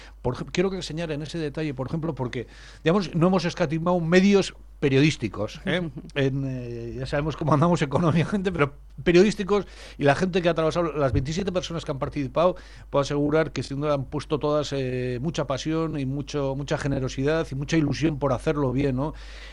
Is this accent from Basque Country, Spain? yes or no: yes; Basque Country, Spain; como periodistas, como personas, como ciudadanos vascos